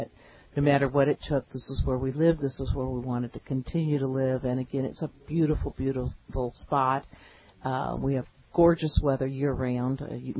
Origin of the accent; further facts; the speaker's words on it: Michigan, United States; moved away as an adult; also born or lived in Indiana; now in Ocean Springs, United States; We've actually lived here now for 30 years, and I mentioned I was originally from Michigan and Indiana, but I'm the director there in Ocean Springs of our local Chamber of Commerce.